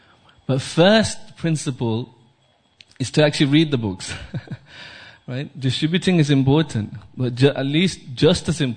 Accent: Birmingham, West Midlands, United Kingdom; I'm from Birmingham, by the way.

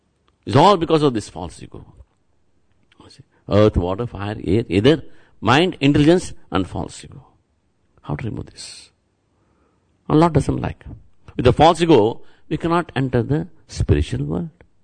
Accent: Tirupati, Andhra Pradesh, India; I am from Tirupati.

